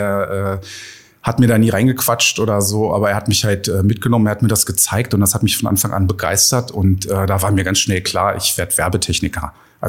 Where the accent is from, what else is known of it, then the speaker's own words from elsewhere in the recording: Nordstemmen, Lower Saxony, Germany; Ich bin in Nordstemmen groß geworden und da auch zur Schule gegangen.